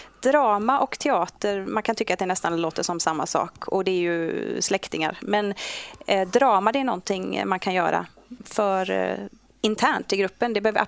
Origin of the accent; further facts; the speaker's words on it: Jonsered, Västra Götaland County, Sweden; also born or lived in Kåhög; Jo, jag är härifrån trakten. Jag är född i Kåhög, så det är ju i allra högsta grad här i kommunen. Och flyttade sen till Jonsered med mina systrar och mamma och pappa. Och gick skola där och sjöng i kör där och levde gott där